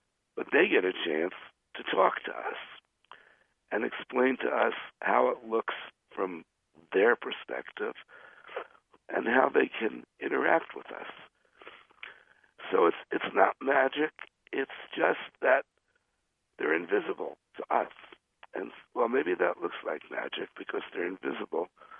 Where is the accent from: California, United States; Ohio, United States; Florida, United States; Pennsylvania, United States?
Pennsylvania, United States; Philadelphia; because I was brought up in Philadelphia. I was brought up in, I guess, a somewhat contracted middle-class family.